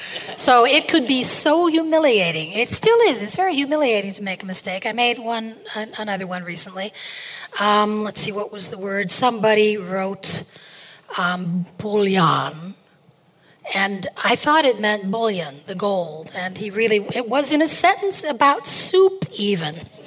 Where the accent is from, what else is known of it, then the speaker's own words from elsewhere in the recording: Ohio, United States; I am from Ohio.